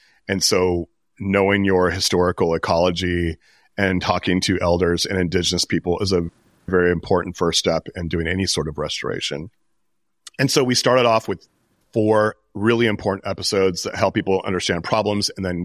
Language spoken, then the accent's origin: English; California, United States; And you know, growing up in the Bay Area of California gave me a lot of unique perspectives on several different fronts.